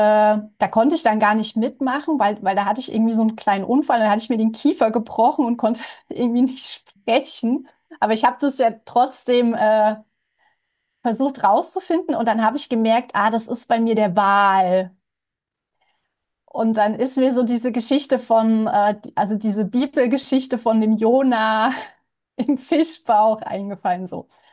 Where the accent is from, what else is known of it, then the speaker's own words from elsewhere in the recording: Lusatia, Germany; born there; now in Odenwald, Germany; Also ich bin ja in der Lausitz geboren und Jetzt, da ich im Odenwald lebe